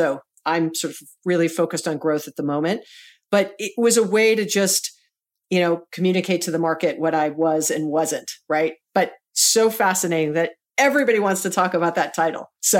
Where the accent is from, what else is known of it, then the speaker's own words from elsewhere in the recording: Hawaii, United States; we're both born and raised in Hawaii. And so, you know, in Hawaii, it's all about what high school did you go to, right?